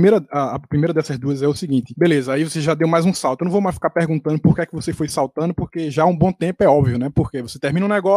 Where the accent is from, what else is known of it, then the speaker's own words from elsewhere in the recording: Recife, Pernambuco, Brazil; como alguém nascido e criado em Recife e... enfim, tenho 35 anos só